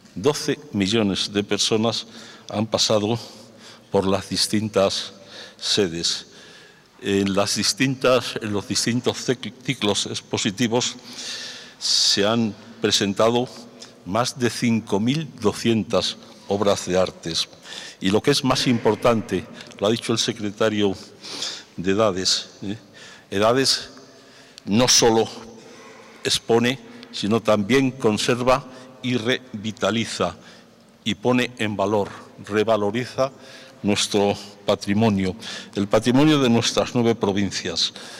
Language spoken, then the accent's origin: Spanish; Béjar, Castile and León, Spain; Yo soy de Béjar, del sur de Salamanca, y yo también soy de tierra de frontera.